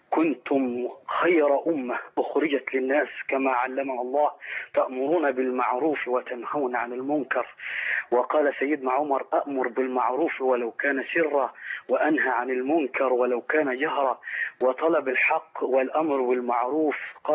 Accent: Egypt; نحن جميعا ابناء مصر.

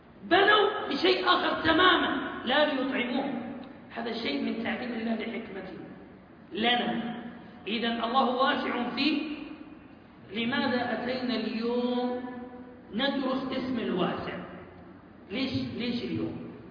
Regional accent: Saudi Arabia; عندنا في السعودية نقول شين وقوي عين

